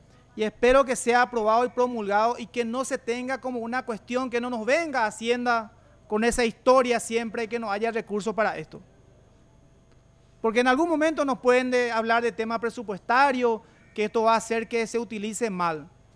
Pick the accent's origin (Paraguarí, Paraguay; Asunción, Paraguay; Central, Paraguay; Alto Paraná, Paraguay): Central, Paraguay; Itauguá; yo soy de Itagua y una compañía de Itaguazú donde está el Hospital Nacional